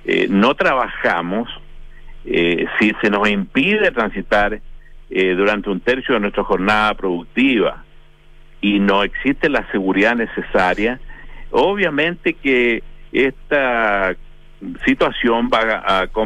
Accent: Chile; los perjudicados somos todos los chilenos

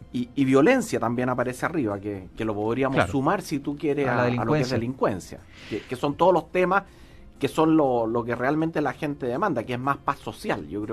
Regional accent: Chile; este interés o esta sensación o este sentimiento de que somos chilenos.

